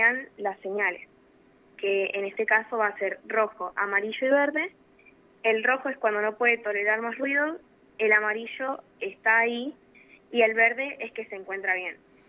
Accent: Ingeniero Luiggi, La Pampa, Argentina; somos de Ingeniero Luigi y aquí estamos aquí en el Colegio Secundario Héroes de la Patria.

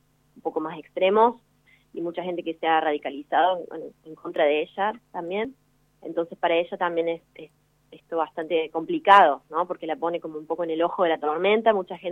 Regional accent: Córdoba, Argentina; accent: Córdoba accent; Sí, cordobesa, que es de donde soy, creo. Espero que todavía la tenga. Pero sí, yo vuelvo todos los años. De hecho, en enero me voy, estoy 2 meses allá. Así que siempre voy, estoy un par de meses y vuelvo y recupero mi tonada.

